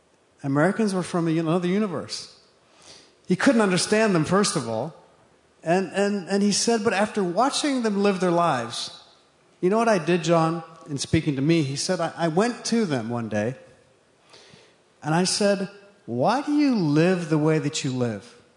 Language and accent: English; Zimbabwe; I was born in Zimbabwe, Rhodesia at the time, and I just grew up there. That was my home. I didn't know anything else. And my parents were also born there.